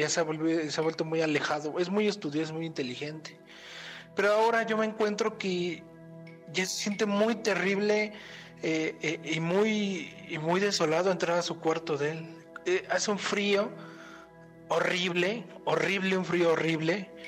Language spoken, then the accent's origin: Spanish; Tecámac, State of Mexico, Mexico; de Tecámac.